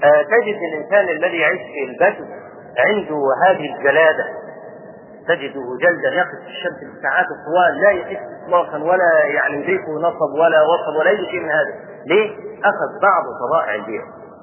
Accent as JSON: {"language": "Arabic", "country": "Egypt", "said": "فشوف عندنا في مصر"}